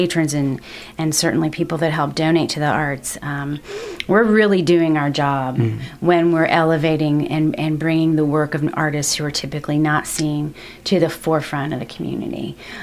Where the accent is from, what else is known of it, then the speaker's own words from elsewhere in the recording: Ohio, United States; now in Lexington, United States; I'm from Northeast Ohio originally.